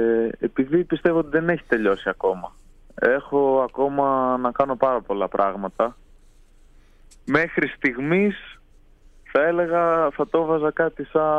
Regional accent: Athens, Attica, Greece; Καταγωγή έχω από τον Πτελεό Μαγνησίας. Γεννήθηκα και μεγάλωσα στην Αθήνα, αλλά το Πτελεό ή Φτελιό, έτσι όπως το λέμε εμείς οι Φτελιανοί, νιώθω σαν τόπο μου.

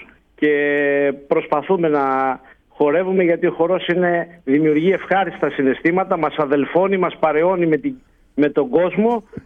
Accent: Tinos, South Aegean, Greece; Γύρισα στον τόπο μου

